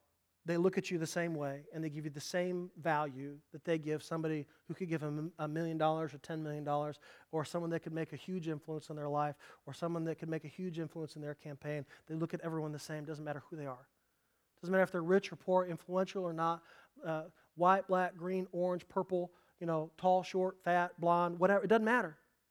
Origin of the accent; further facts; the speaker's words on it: Indianapolis, Indiana, United States; If you grew up in church like I did, and I grew up here in Indianapolis, there was a hymn that was sung a lot.